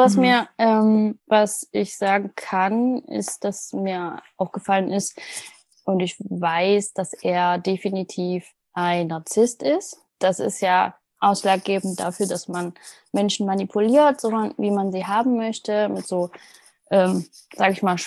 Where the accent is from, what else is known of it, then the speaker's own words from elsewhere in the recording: Ilmenau, Thuringia, Germany; In Ilmenau, so wie du, Kathi, genau, hast du ja schon gesagt. Und ja, auf der Pölitzer Höhe. Das war bei uns wie so eine Art kleines Ghetto, in einem Block aufgewachsen.